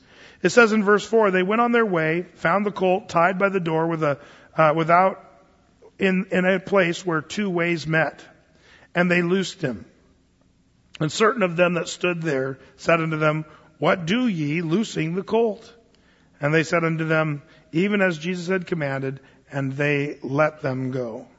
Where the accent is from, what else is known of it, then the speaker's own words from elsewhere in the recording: Oregon, United States; I grew up in Southern Oregon, and that wasn't as much of a rule.